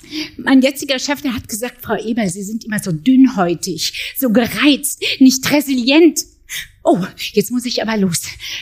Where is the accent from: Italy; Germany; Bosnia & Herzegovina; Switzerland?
Germany; Berlin; Ich komme ja aus Berlin.